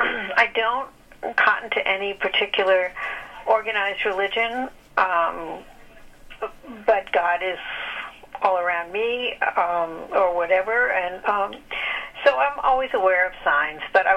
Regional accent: Hicksville, New York, United States; Well, I grew up in Hicksville, Long Island.

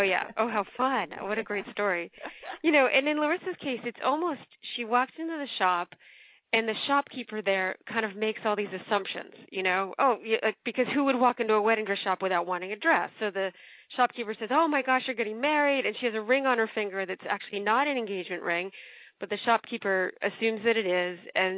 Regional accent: Massachusetts, United States; So I grew up on the North Shore of Boston.

